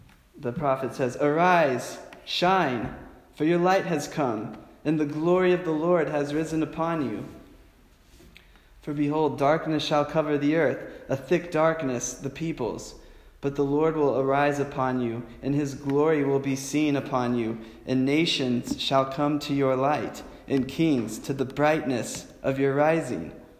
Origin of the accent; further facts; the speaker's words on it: Kansas, United States; Growing up in Kansas, I saw tornadoes.